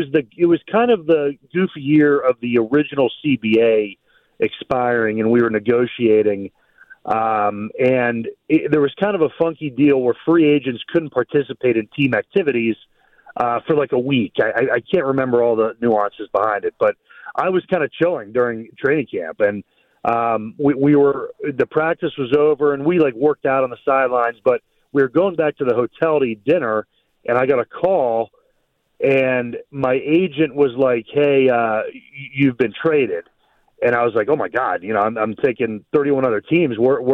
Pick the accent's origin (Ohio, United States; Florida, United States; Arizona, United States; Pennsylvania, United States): Ohio, United States; And I was lucky because I was from Ohio. I love the Browns. I was looking forward to coming back.